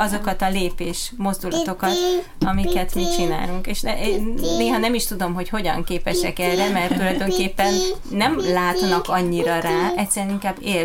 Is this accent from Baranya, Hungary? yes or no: yes; Pécs, Baranya, Hungary; now in Miskolc, Hungary; Én Pécsről jöttem ide Miskolcra